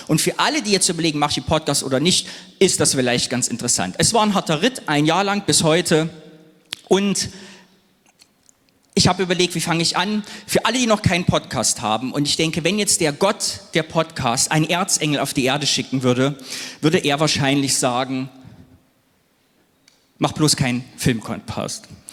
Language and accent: German; Cologne, North Rhine-Westphalia, Germany; also born or lived in East Germany; ich komme aus Köln. Mein Hauptpodcast ist eigentlich der Ostkinder-Podcast, in dem ich über meine Jugend im Osten spreche